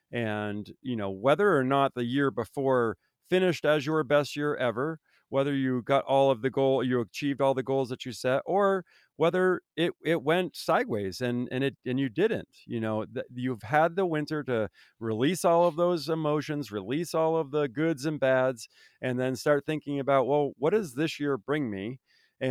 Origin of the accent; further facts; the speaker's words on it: Vermont, United States; I mean, I grew up in Vermont, you know, I mean, we had frozen lakes.